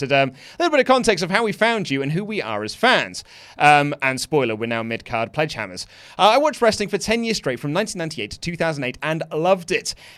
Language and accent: English; United Kingdom; Well, I'm British, and did not leave him a tip either.